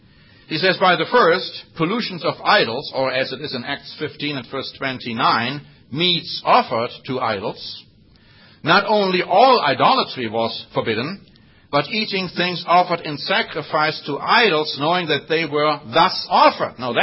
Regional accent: Germany; English is a second language; growing up in Germany, I ate blood sausage. It's a delicacy in Germany, still until this day.

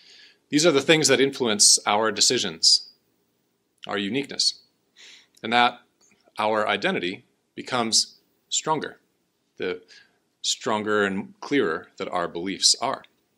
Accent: Wisconsin, United States; born there; now in Colorado, United States; I was born in Wisconsin. I'm a Packer fan. I always will be. And I will always consider Wisconsin home, even though I happily reside here in Colorado, one of the most beautiful places on the planet.

